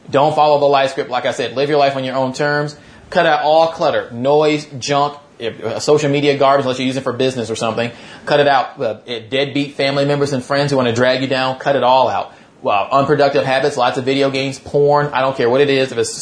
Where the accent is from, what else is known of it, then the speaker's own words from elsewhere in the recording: Mississippi, United States; I didn't grow up rich. I grew up dirt poor. I had nothing. I grew up in Mississippi. It's like the lowest, poorest state in the nation.